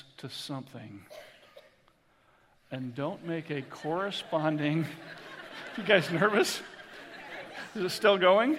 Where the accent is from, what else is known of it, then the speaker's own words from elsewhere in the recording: United States; I have a busy life because I'm an American anyway.